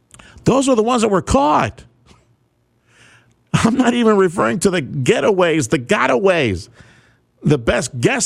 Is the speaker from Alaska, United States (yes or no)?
no; Texas, United States; from South Texas.